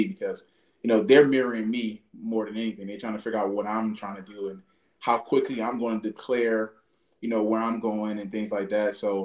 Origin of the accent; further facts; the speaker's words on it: Miami, Florida, United States; I knew I didn't want to stay at home, you know, growing up in Miami and, you know, all the different things that offers and being so close to home.